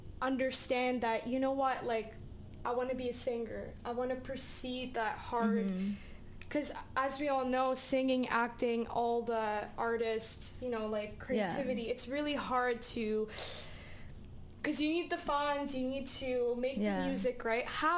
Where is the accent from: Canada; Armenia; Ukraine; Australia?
Ukraine; English is a second language; now in United States; A lot of people don't know that I'm from Ukraine